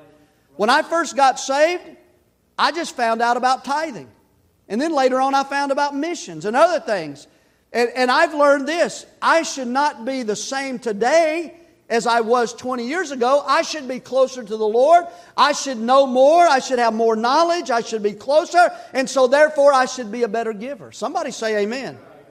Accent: Tennessee, United States; And I'm from Tennessee, and so I'm real slow about stuff.

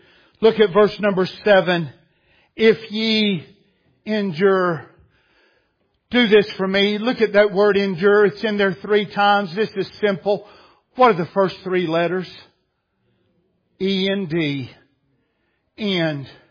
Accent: United States; Obviously, as an American, if we ever get somebody closing in on a triple crown, I'll give it about that much attention

